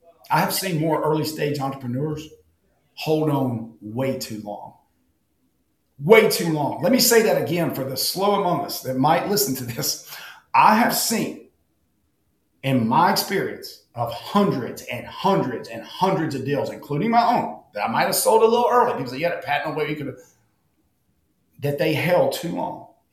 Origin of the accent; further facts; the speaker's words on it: Southern United States, United States; I'm biased. You can tell by the way I talk. I'm from the South. I love the South.